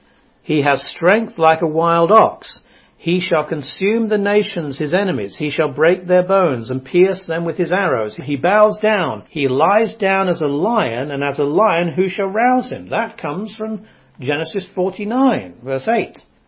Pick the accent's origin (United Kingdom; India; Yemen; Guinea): United Kingdom; England; now in United States; I'm an Englishman, and when I hear the word scepter, I think automatically of king or queen. Now, being in America